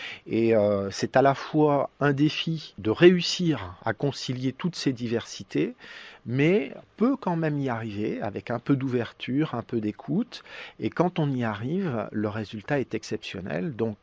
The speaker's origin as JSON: {"language": "French", "country": "France", "said": "En fait, en tant que Français, nous pouvons nous référer à certains poètes."}